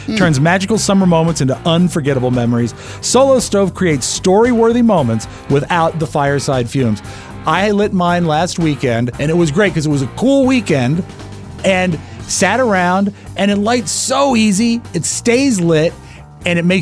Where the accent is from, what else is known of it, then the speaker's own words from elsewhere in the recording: Dulles, Virginia, United States; I was actually from Dulles. I was, when I moved to Loudoun County right after I graduated high school in 1989